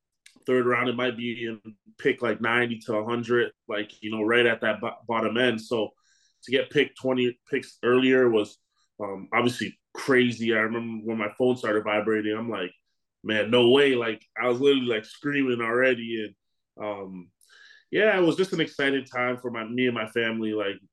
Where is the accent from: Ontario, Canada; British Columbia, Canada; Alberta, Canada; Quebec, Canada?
Ontario, Canada; Ajax; So I grew up in Ajax, Ontario, just outside of Toronto. Growing up in Canada, obviously the first thing you love is hockey.